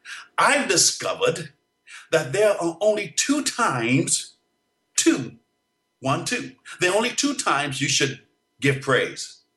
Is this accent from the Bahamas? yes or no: yes; Bahamas; If you're in the Bahamas, my hometown, where I was born, where I entered into the earth realm, call me from the Bahamas.